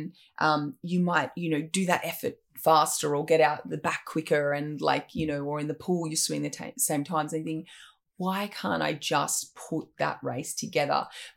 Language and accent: English; Coffs Harbour, New South Wales, Australia; So I think the resilience we had to build growing up in Coffs with, you know, we trained in 15 degree water in the pool in winter because they couldn't afford to heat the pool.